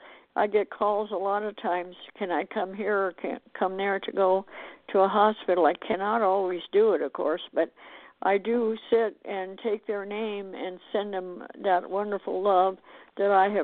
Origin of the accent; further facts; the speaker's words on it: Montana, United States; now in Arizona, United States; I come from Montana, and I've lived in heavy snow, and I'm happy to be in Arizona.